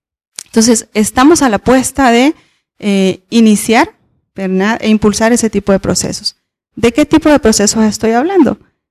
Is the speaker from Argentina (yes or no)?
no; El Salvador; No existen datos oficiales todavía de decir somos tantos salvadoreños fuera del territorio nacional